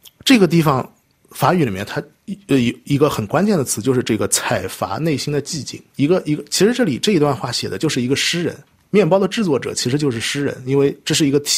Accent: China; 但这种长句其实很多时候是不符合我们中国人的

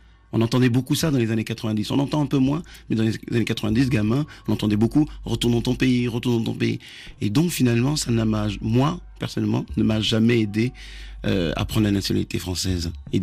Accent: Côte d’Ivoire; first language Kroumen; On parle en Côte d'Ivoire, en San Pedro. Parce que moi, quand j'ai grandi les 6 premières années de ma vie sans mes parents, parce qu'ils étaient en France, je parlais un Kroumen différent de celui que parle ma mère.

